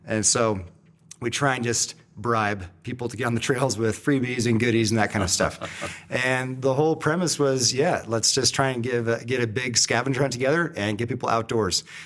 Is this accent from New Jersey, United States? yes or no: no; San Diego, California, United States; So I'm from San Diego, and I worked a lot with the high schools in San Diego as well.